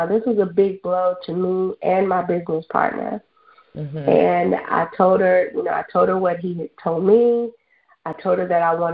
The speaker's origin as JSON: {"language": "English", "town": "Bessemer", "region": "Alabama", "country": "United States", "tie": "born or raised there", "said": "I grew up in Bessemer, Alabama, but I went to Birmingham City Schools. I graduated from Ramsey High School, and from there I went on to the University of Alabama."}